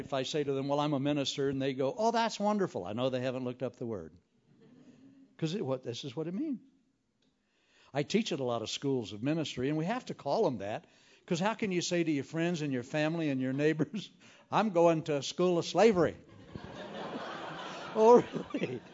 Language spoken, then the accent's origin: English; United States; And you see, I live in the United States. I'm actually a member of the kingdom of God. I'm an American by accident.